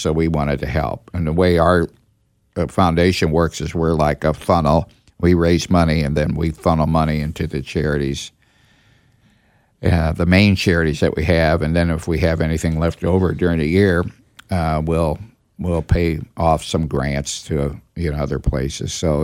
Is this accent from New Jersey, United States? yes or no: no; St. Louis, Missouri, United States; I am from St. Louis.